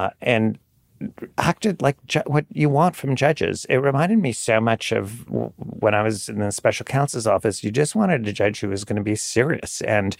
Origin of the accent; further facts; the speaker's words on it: New York, United States; I'm a New Yorker.